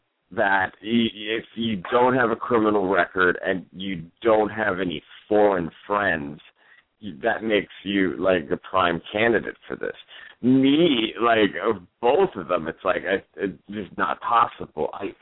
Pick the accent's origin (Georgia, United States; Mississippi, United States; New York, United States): New York, United States; And I'm from New York.